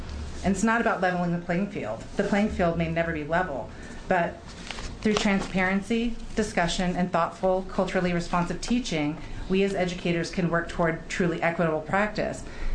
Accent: Oregon, United States; I grew up in East Multnomah County, which was an extremely different place in the 1980s than it is today. My neighborhood was so white that me, like the fairest Arab in my family, was one of the only people of color in my school.

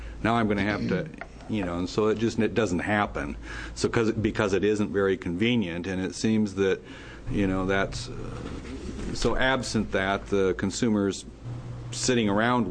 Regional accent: Oregon, United States; I'm from Lane County, and they have a program there that is open twice a week

